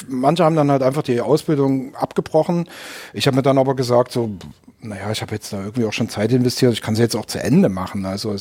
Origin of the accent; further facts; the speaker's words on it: Dresden, Saxony, Germany; deswegen sind wir umgezogen, sind dann 80 in Dresden gewesen. Und deswegen bezeichne ich mich auch als Dresdner, weil ich da quasi die prägenden Jahre letztendlich auch als Teenager und so dann natürlich entsprechend gelebt habe.